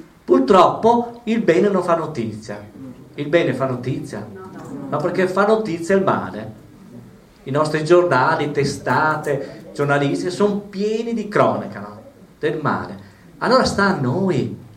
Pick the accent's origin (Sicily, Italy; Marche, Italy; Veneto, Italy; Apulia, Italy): Veneto, Italy; Vicenza; Il mio ottico di Vicenza, io sono originario di Vicenza